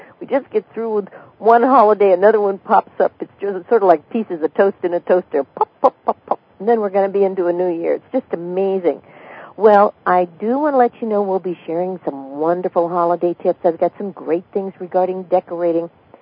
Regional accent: California, United States; I'm from California originally

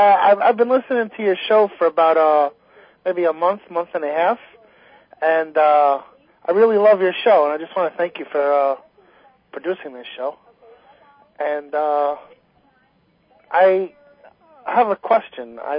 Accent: Bellmore, New York, United States; I grew up in Belmore.

